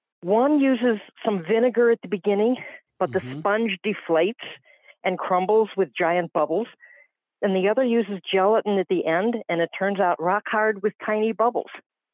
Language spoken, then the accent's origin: English; Palm Coast, Florida, United States; I'm from Palm Coast, Florida.